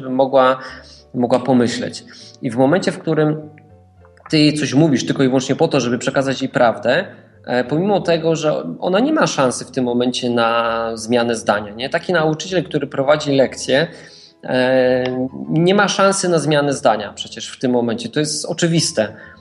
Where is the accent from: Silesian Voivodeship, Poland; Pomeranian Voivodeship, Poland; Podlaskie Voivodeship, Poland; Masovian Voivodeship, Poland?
Masovian Voivodeship, Poland; Warsaw; Jestem z Warszawy.